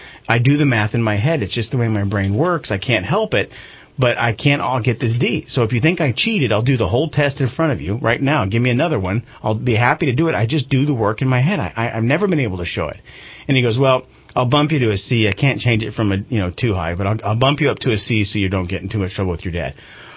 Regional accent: Redding, California, United States; I grew up here in Redding in the late 70s.

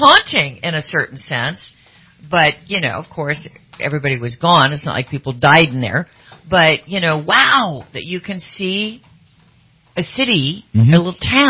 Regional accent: Sacramento, California, United States; We'd drive just to the Nut Tree to go have brunch, you know, because I grew up in Sacramento.

